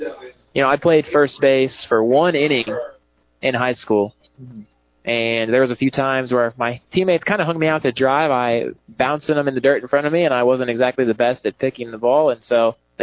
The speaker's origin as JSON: {"language": "English", "town": "Stillwater", "region": "Oklahoma", "country": "United States", "tie": "born there", "also_born_or_lived": "Wisconsin", "said": "So I lived in Wisconsin for about 12 years, but I moved from Wisconsin. Or I moved to Wisconsin from Oklahoma. So I lived in Stillwater, Oklahoma, which is where Oklahoma State University is"}